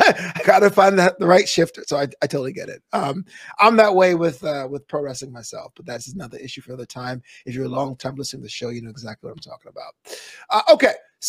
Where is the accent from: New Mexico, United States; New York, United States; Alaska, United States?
New York, United States; I was from New York.